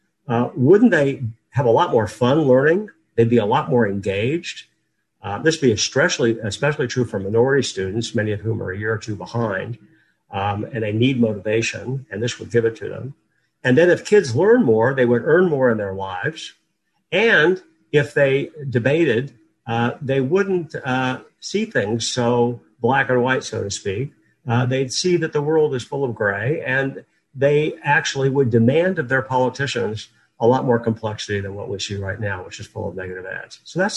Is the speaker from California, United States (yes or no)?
no; Kansas, United States; I grew up in Kansas, and by total accident one day in 2018, I'm on my Twitter feed